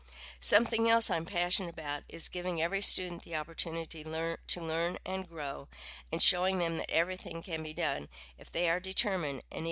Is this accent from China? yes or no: no; San Sebastian, Puerto Rico; in my hometown of San Sebastian, Puerto Rico.